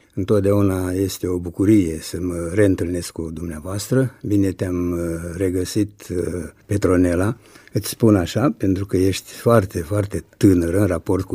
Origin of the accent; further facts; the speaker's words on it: Bogata, Suceava County, Romania; Bogata fiind satul meu natal, Bogata din comuna Baia.